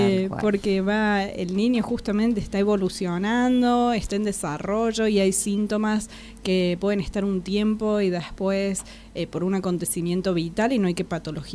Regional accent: Córdoba, Argentina; Sí, sí, soy de Córdoba.

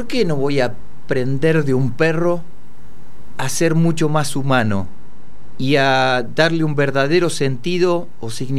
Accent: Pirovano, Buenos Aires Province, Argentina; moved away; Pirovano, en Bolívar. que yo me había venido en una época complicada de Piroano y de toda esa zona, que fue la inundación que empezó en el año 85

